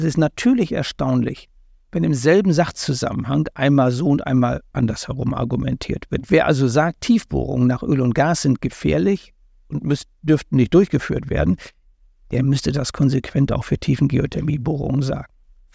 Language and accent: German; Germany; Aber wo wir uns als Deutsche unterscheiden, zum Beispiel auch von unseren unmittelbaren europäischen Nachbarn